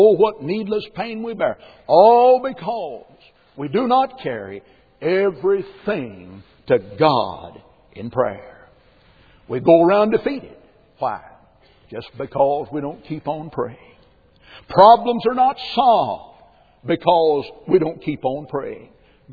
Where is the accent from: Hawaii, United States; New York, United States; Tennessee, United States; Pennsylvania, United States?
Tennessee, United States; also born or lived in Mississippi; And in 1950, a great Holy Ghost revival came to my hometown in a little church up Moxon Holler. Now, I didn't say hollow in East Tennessee. It's holler.